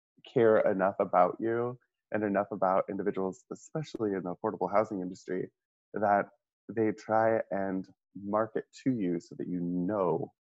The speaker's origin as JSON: {"language": "English", "town": "Centralia", "region": "Missouri", "country": "United States", "tie": "born or raised there", "said": "But I was raised in Centralia, Missouri."}